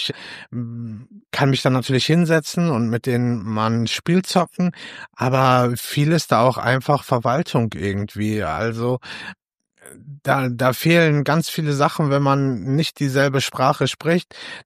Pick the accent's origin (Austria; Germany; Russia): Germany; North Rhine-Westphalia; ich bin gerade im Ruhrgebiet aufgewachsen, so für mich ist das irgendwie auch schon normal, diese Sprachen zu hören